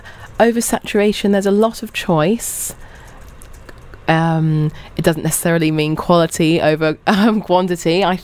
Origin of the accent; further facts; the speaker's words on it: London, United Kingdom; also born or lived in California; now in Dubai, United Arab Emirates; I used to live in California, and I'm from London